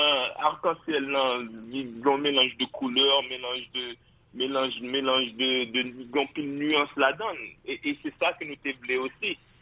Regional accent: Haiti; Donc, moi, en tant qu'Haïtien

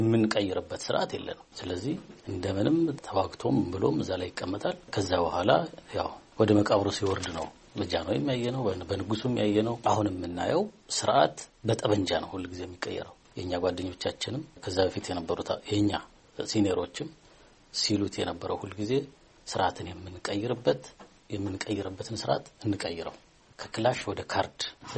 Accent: Amhara, Ethiopia; born there; እኔ ጎጃም ነው የተወለድኩት።

